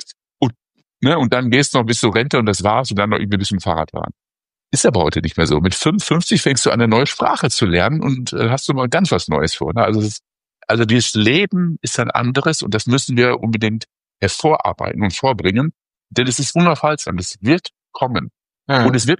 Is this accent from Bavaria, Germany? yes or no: no; North Rhine-Westphalia, Germany; ich komme aus dem Ruhrgebiet